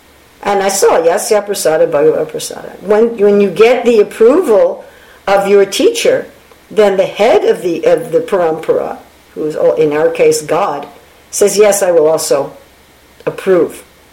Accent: New York City, New York, United States; I'm from New York City, where everything is done very fast.

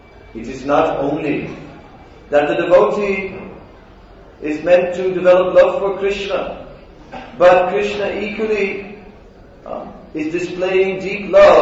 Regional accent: Amsterdam, North Holland, Netherlands; In my hometown, Amsterdam, there was a hotel on the main square, main city square, named Krasnapolsky.

